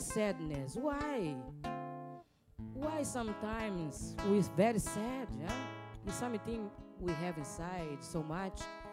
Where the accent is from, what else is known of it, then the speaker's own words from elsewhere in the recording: Southeast, Brazil; English is a second language; This is a song about my hometown in Brazil.